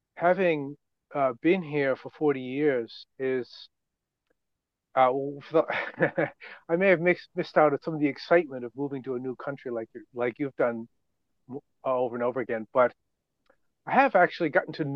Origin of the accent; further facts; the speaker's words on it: Cambridge, Massachusetts, United States; moved away as an adult; And my father was on the faculty of MIT, the big technical university there. So I grew up in Cambridge, in fact, just across the river from Boston. And in my early 20s, I met a Dutch woman, and we moved here together